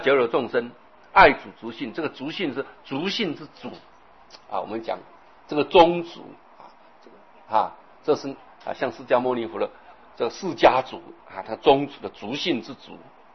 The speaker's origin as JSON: {"language": "Chinese", "country": "China", "said": "在我们中国啊，年高得重就会称长则了"}